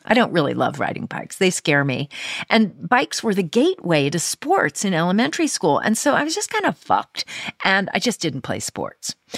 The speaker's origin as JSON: {"language": "English", "region": "New York", "country": "United States", "tie": "born there", "said": "I was born in New York, and early on, I learned to ride a tricycle, and I was good at that trike. I rode it in the hallway of our building."}